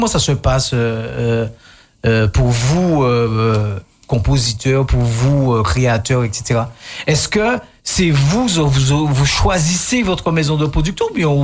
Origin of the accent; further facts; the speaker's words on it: Guadeloupe; chez nous en Guadeloupe